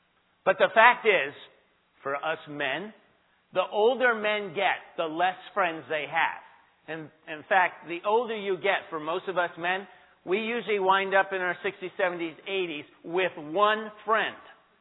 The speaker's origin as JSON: {"language": "English", "town": "New York City", "region": "New York", "country": "United States", "tie": "born or raised there", "said": "by the way, I grew up in New York City. I was on top of the World Trade Center many times."}